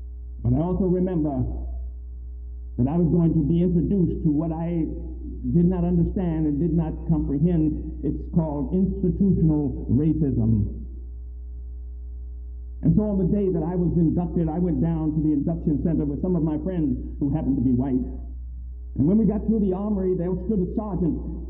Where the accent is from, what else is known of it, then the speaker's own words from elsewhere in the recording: Pennsylvania, United States; Now, I'm from Pennsylvania, I don't know what the customs and mores are